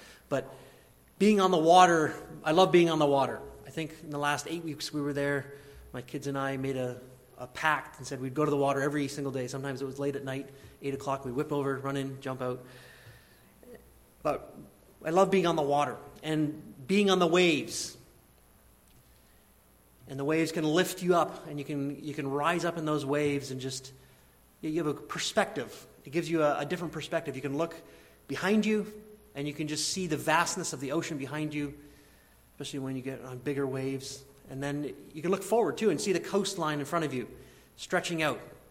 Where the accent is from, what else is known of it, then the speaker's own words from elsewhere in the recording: Indiana, United States; We were at the ocean lots just because we're from Indiana, so we might as well take advantage of the ocean when we're there.